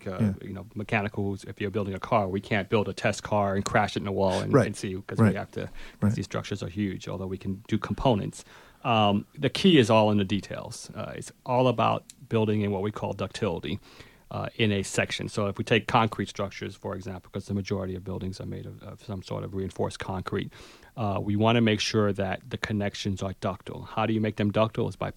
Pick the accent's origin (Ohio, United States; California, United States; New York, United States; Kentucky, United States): New York, United States; I grew up in New York. It was my first big earthquake.